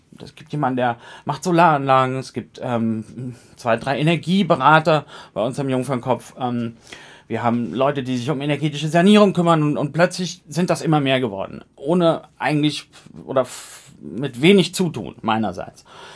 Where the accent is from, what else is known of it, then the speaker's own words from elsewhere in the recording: Kassel, Hesse, Germany; Ich bin nie aus dieser Stadt rausgekommen. Länger. Ich bin Kasseläner. Ich bin in Kassel geboren, meine Eltern sind in Kassel geboren, meine Mutter kommt vom Jungfernkopf und ich kenne den Jungfernkopf seit Kindertagen an. Meine Oma hat da gewohnt